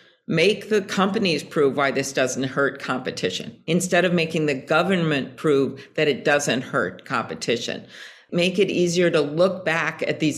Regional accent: Midwest, United States; I'm from the Midwest. This is where a lot of the fomenting of taking on big interests

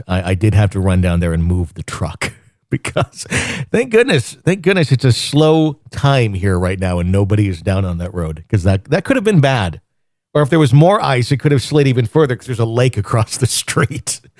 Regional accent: Wisconsin, United States; but I grew up in Wisconsin. I grew up in snow for 6 months of the year and parked on inclines all the time.

